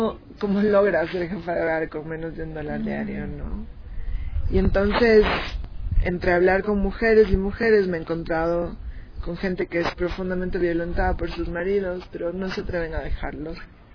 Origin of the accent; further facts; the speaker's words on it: Ecuador; Ecuador es un país precioso, profundamente diverso. En mi país se hablan más de 25 distintos idiomas.